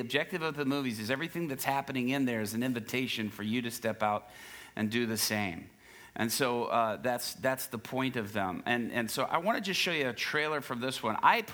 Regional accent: Dallas, Texas, United States; also born or lived in Japan; Texas is really home for me. I was born in Japan, but as soon as we moved back to the States, we moved here, up in the Dallas area

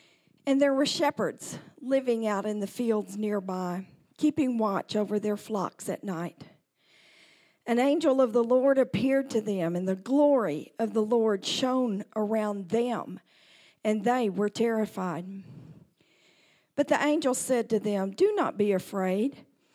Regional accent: Midland, Texas, United States; Roy and I grew up in Midland, Texas. We went to school there. We got married there. We had our children there. In fact, my four kids were born in the same hospital I was born in.

